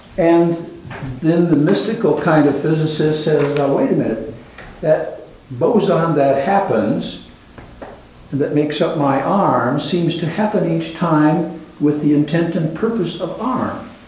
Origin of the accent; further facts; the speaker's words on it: Portland, Oregon, United States; And I'm from Portland, Oregon, and work both as a social worker in private practice and also as a parish pastor.